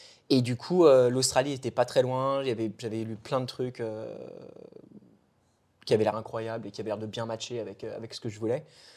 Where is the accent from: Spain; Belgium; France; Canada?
France; c'est un truc qui est assez flippant, surtout en tant que français